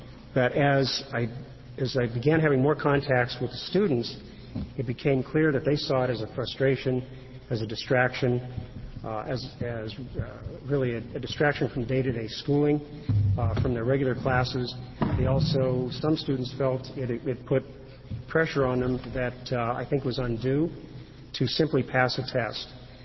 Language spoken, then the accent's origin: English; Sherwood, Oregon, United States; from Sherwood, Oregon.